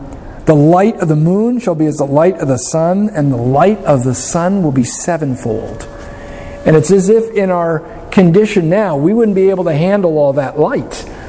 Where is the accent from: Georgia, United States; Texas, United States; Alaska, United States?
Alaska, United States; Fairbanks; also born or lived in Anchorage; You know, when I was growing up in Fairbanks, you know, in the wintertime, at this time of the year, it would be 40 or 50 below zero.